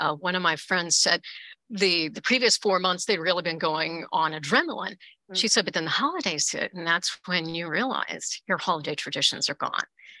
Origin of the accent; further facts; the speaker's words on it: Bay St. Louis, Mississippi, United States; And that's a street in my hometown of Bay St. Louis.